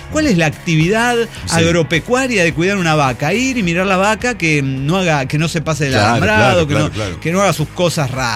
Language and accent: Spanish; Venezuela; now in Ushuaia, Argentina; Chamo venezolano, residente en estos momentos en Ushuaia, Tierra del Fuego, Argentina.